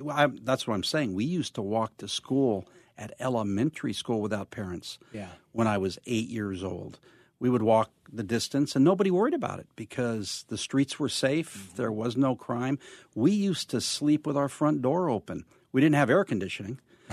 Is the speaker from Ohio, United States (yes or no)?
no; Covina, California, United States; But I grew up in Covina area. And back then, although anybody who lives out in this area now wouldn't realize it was all orange groves.